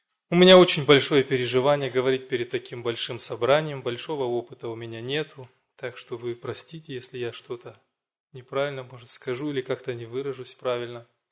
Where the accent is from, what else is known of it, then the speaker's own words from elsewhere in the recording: Hîncești, Hîncești District, Moldova; я из Молдавии, церковь маленького городка Хинчеште, бывший Котовский.